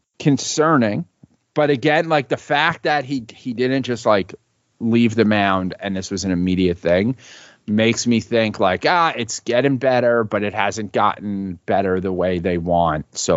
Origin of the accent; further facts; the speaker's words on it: New York City, New York, United States; No, like I grew up in New York City.